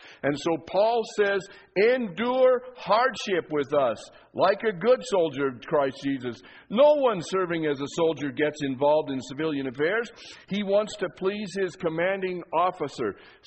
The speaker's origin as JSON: {"language": "English", "town": "Leadville", "region": "Colorado", "country": "United States", "tie": "born or raised there", "said": "when I grew up in Leadville, there was limited sports opportunities just because of the snow. And in my family, we were skiers."}